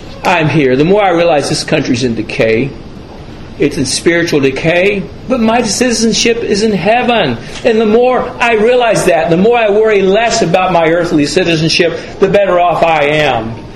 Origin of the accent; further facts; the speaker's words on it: Alabama, United States; I sometimes say I'm from Alabama.